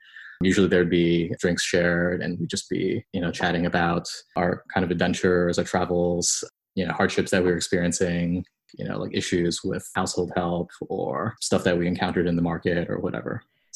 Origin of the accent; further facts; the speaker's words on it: Massachusetts, United States; now in Vietnam; especially as a New Englander growing up in Massachusetts.